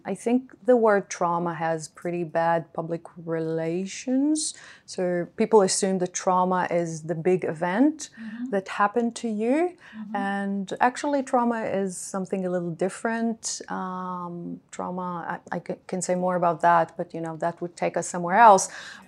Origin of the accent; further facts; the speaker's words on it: Israel; now in Australia; I'm lucky to call Australia home nowadays, but I was born and raised in Israel.